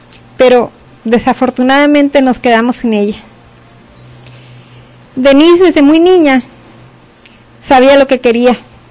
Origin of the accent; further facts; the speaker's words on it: Cananea, Sonora, Mexico; nosotros somos originarios de Cananea.